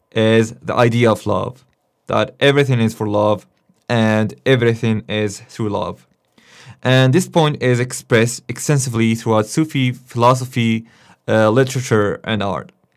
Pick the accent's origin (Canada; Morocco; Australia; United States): Morocco; growing up in Morocco and interacting with Sufis throughout my upbringing